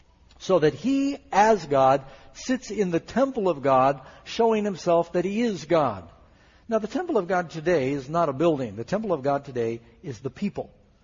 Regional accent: New York City, New York, United States; I've been to the United Nations. I grew up right near the United Nations.

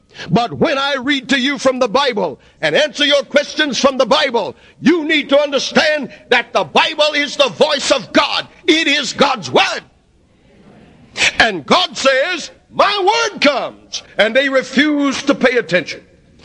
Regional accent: the South, United States; born there; I was born in the South.

